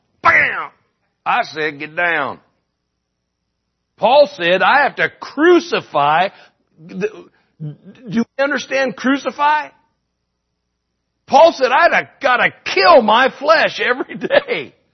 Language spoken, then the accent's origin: English; Myrtle Creek, Oregon, United States; also born or lived in Utah; I came back to Myrtle Creek from Utah to impact Myrtle Creek, my hometown, for the glory of God.